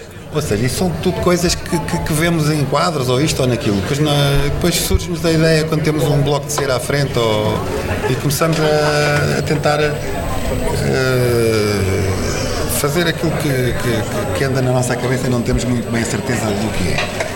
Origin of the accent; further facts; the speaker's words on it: Norte, Portugal; eu sou do Norte, os meus avós tinham vacas, ovelhas, cães, galinhas, tratores, etc., portões para arranjar.